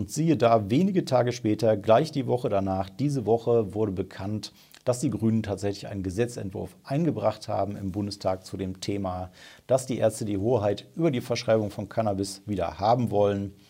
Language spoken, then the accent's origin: German; Remscheid, North Rhine-Westphalia, Germany; Meine Heimatstadt Remscheid